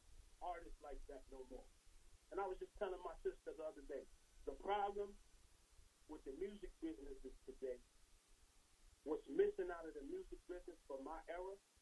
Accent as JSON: {"language": "English", "town": "New York City", "region": "New York", "country": "United States", "tie": "born or raised there", "said": "And growing up in Flatbush, Brooklyn, and I grew up in Flatbush, a block, New York, between Tilden and Snyder in Brooklyn."}